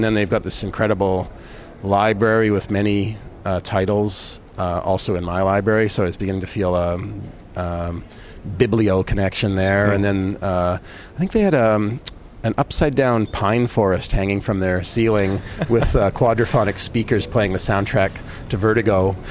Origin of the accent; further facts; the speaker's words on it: Winnipeg, Manitoba, Canada; to make a feature-length documentary on my hometown of Winnipeg.